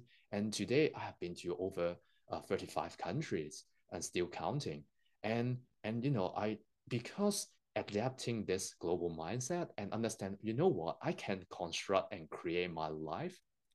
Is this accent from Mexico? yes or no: no; Hong Kong; moved away as an adult; when I was born in Hong Kong, I spent the first 19 years of my life not understanding my life at all.